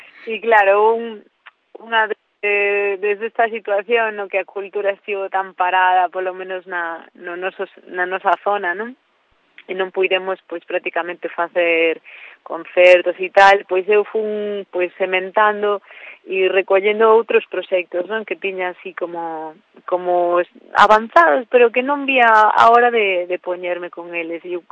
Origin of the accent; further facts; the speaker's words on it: Perillo, Galicia, Spain; na miña aldea, en Perillo, vaya, se escoite no primeiro sitio